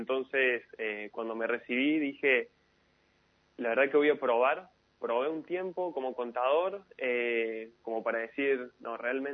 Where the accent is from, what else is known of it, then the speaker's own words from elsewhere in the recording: Jesús María, Córdoba, Argentina; now in Buenos Aires, Argentina; yo soy de Jesús María. La verdad, bueno, ahora estoy laburando como fotógrafo en Buenos Aires